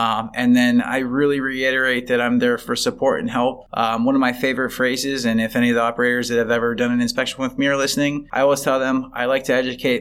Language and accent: English; Pittsburgh, Pennsylvania, United States; I'm originally from Pittsburgh, moved back home, worked as a wellness instructor for about a year or so